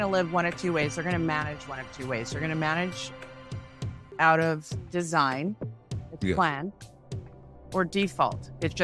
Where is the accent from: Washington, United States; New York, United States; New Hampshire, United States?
Washington, United States; Seattle; because I'm from Seattle, so it's always dark up there in the winter